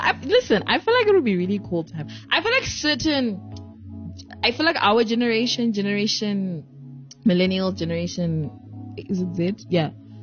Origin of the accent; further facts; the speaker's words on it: Zimbabwe; feel like as Zimbabweans, we don't have that.